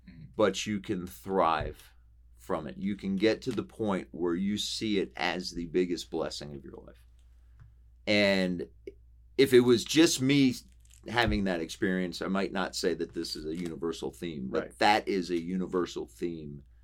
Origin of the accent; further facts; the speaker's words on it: Lancaster, United States; growing up in Lancaster as a guy, I'm actually pretty introspective.